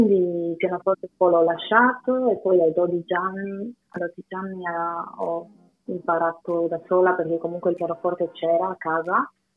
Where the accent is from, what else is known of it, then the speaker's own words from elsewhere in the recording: Paris, Île-de-France, France; also born or lived in Greece; io sono nata a Parigi, però poi sono tornata un po' in Grecia, ma solo per un po', e poi ai 6 anni sono ritornata a Parigi, quindi praticamente sono cresciuta lì.